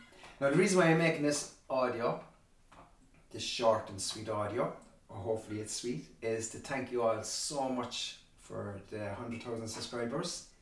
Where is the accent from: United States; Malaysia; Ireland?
Ireland; Give me the bitter cold. I'm Irish and I want it all.